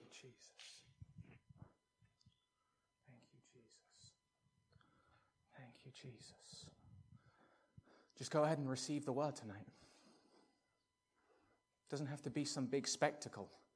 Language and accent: English; England, United Kingdom; I can say these things because I'm English.